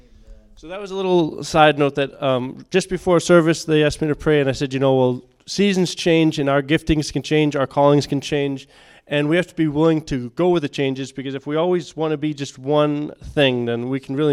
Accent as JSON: {"language": "English", "region": "Massachusetts", "country": "United States", "tie": "born or raised there", "said": "I grew up in Massachusetts. There's a very, very heavy Roman Catholic."}